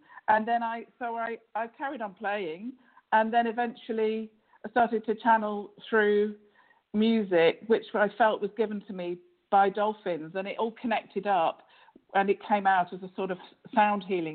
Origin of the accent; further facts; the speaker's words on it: England, United Kingdom; I was born and brought up in England